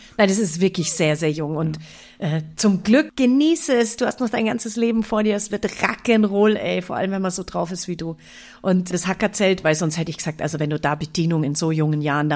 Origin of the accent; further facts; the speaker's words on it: Munich, Bavaria, Germany; ich komme ja aus München ursprünglich. Ich habe da Sachen erlebt. Ich habe da direkt an der Theresienwiese gewohnt.